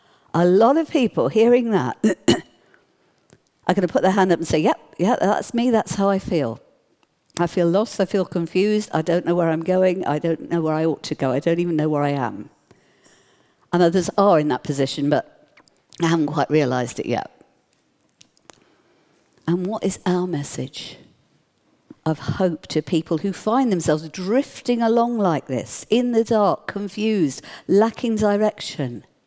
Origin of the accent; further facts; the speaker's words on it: London, United Kingdom; I grew up in London, where the light of all the street lamps means you can't really see the stars very well.